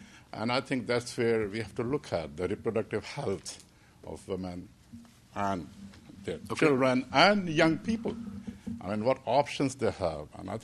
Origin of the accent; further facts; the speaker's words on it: Pakistan; I'm from Pakistan. Originally from Pakistan.